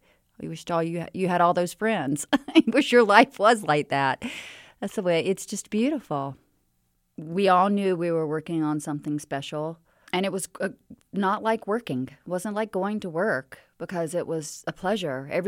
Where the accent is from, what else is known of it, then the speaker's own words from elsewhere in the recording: United States; I think they like to make fun of me that mostly because I'm American. I don't know, I guess I'm the only American in the movie